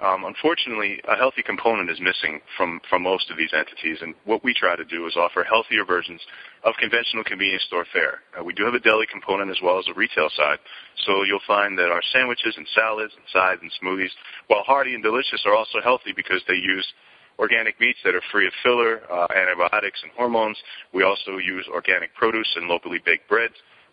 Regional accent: Philadelphia, Pennsylvania, United States; Well, I'm a foodie, and I'm from Philadelphia, so you know I love my food

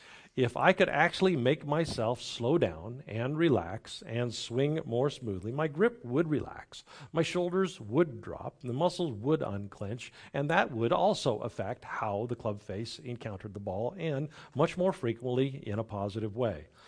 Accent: United States; But I also grew up as an American. And we Americans, we have a way about us.

